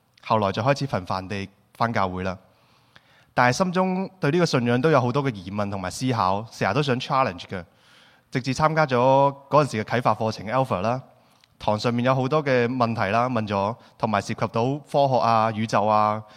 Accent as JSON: {"language": "Cantonese", "country": "Taiwan", "tie": "born there", "said": "我喺台湾出世"}